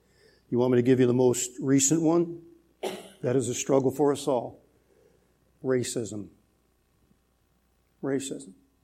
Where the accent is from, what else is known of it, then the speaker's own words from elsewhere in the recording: New Orleans, Louisiana, United States; And I grew up in New Orleans, so we're not just talking about gumbo and, you know, Creole food, as good as that is.